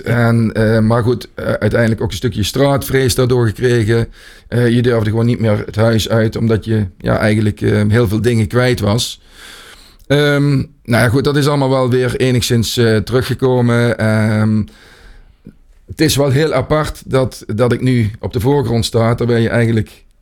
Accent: Cuijk, North Brabant, Netherlands; Ik kom uit Kuik.

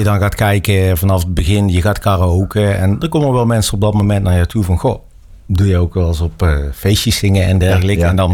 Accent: Valkenswaard, North Brabant, Netherlands; Ik kom uit Valkenswaard en ik ben nou zo'n 9 jaar professioneel zanger.

